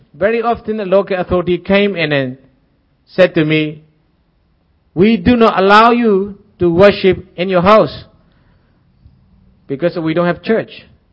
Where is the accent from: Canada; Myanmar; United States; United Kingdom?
Myanmar; Rakhine State; even though I came from the Buddhist background and I was born in the Buddhist family, and even though I was a Buddhist monk, when I became a believer, they do not recognize me as one of the Arkanese. I am an Arkanese.